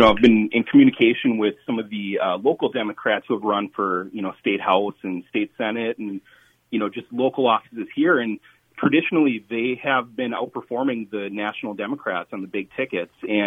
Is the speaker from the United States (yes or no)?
yes; North Branch, Minnesota, United States; now in Cambridge, United States; is a native of District 28A. I grew up in North Branch. I'm a graduate of North Branch High School. And between college and my career, it's taken me to St. Cloud, then down to Des Moines, and back up to the Twin Cities, and now to Cambridge.